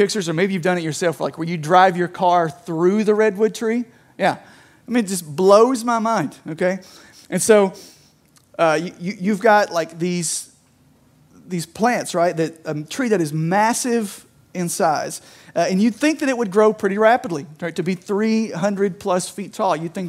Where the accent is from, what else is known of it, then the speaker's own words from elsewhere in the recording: Somerset, Kentucky, United States; I'm from Somerset, which I was thinking earlier, a lot of people here think Somerset's Eastern Kentucky. Somerset is not Eastern Kentucky. But I have decided, like, Somerset's Middle Eastern Kentucky.